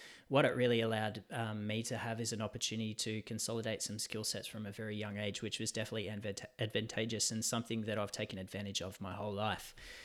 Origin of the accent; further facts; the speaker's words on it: Bendigo, Victoria, Australia; which was located in my hometown of Bendigo in Victoria, Australia.